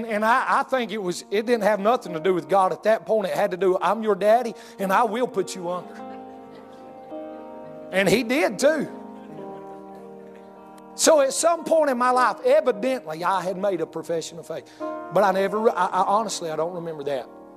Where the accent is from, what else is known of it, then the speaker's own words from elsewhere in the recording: the South, United States; We was raised in the country. We was raised in the South.